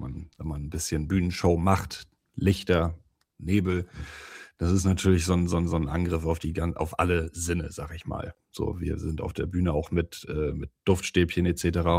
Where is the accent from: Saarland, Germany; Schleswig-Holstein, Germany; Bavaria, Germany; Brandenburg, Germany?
Schleswig-Holstein, Germany; Neumünster; born there; ich bin gebürtiger Neumünsteraner